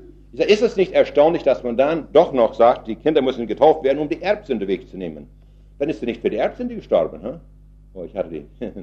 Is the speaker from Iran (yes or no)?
no; Canada; Ich komme aus Kanada